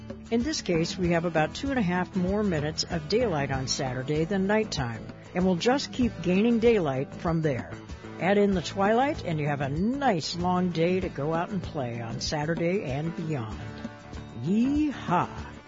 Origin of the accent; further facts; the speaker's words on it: Minnesota, United States; now in Alaska, United States; Growing up in Minnesota, we always counted on the last blizzard happening somewhere around the state high school basketball tournaments.